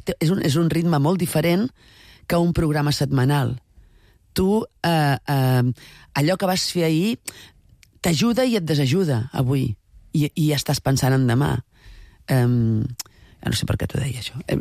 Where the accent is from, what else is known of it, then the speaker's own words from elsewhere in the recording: Valencia, Valencian Community, Spain; jo vinc de València...